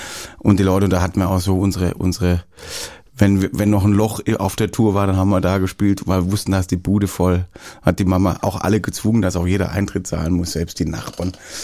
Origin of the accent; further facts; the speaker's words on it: Jagsthausen, Baden-Württemberg, Germany; also born or lived in Backnang; Genau, im Kochertal.